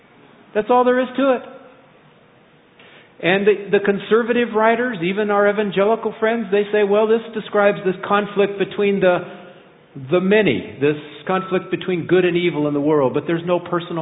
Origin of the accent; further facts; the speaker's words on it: the West, United States; And I grew up in the West where there are lots of rattlesnakes, diamondback rattlesnakes